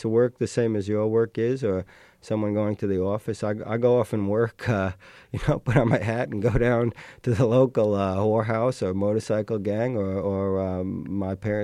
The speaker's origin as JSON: {"language": "English", "town": "New York City", "region": "New York", "country": "United States", "tie": "born or raised there", "lives_now": "Santa Fe, United States", "said": "I grew up in Queens, surrounded by pavement."}